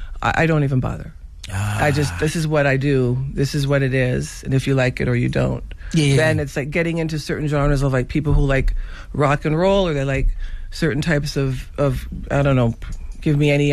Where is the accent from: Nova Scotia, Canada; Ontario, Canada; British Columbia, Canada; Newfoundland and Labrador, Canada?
Ontario, Canada; Toronto; I'll be like in my hometown in Toronto